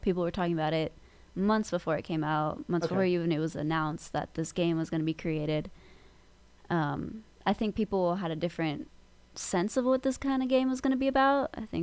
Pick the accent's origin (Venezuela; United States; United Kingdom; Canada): United States; California; Yeah, obviously, growing up in SoCal, like 70